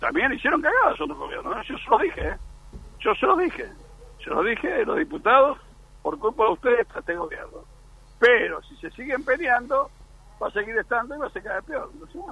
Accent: Buenos Aires, Argentina; born there; yo con 81 años vivo, nací acá en Villa Crespo.

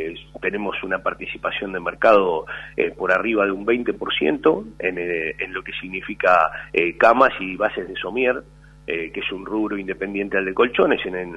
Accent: Ciudadela, Buenos Aires Province, Argentina; Oriundo de Ciudadela. Bueno, tanto yo como mi esposa, que es mi socia, ambos crecimos en barrios carenciados

